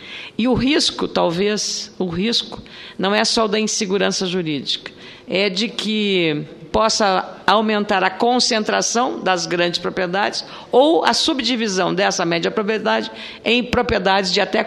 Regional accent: Rio Grande do Sul, Brazil; eu sou do Rio Grande do Sul

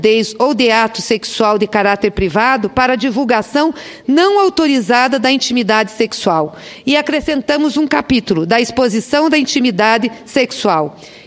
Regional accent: Paraná, Brazil; E eu tive o prazer, como paranaense também

